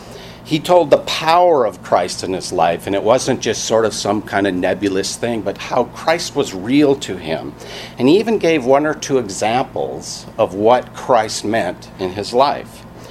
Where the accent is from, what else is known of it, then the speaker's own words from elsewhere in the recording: Seattle, Washington, United States; I mean, I remember growing up in Seattle, and while I was in junior high, kids would tease kids that they thought were religious.